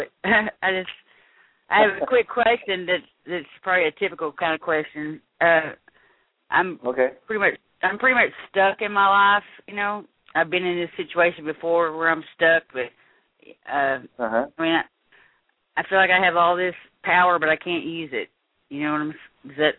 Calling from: Little Rock, Arkansas, United States; I'm calling from Little Rock.

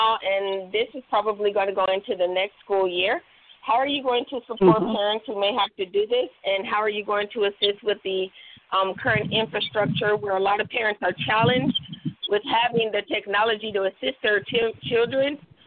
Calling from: Sacramento, California, United States; I am calling from Sacramento.

